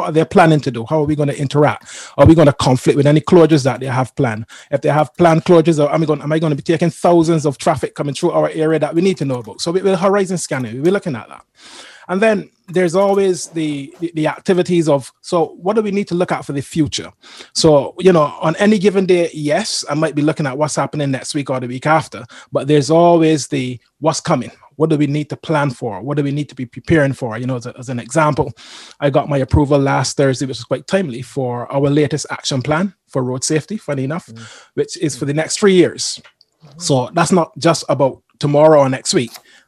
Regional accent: Barbados; moved away as an adult; now in United Kingdom; I'm a Barbadian. First and foremost, I was born and raised in Barbados, lived there for the first 28 years of my life before moving to the United Kingdom

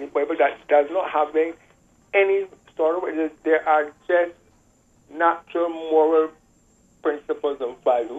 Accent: Barbados; when I grew up in Barbados.

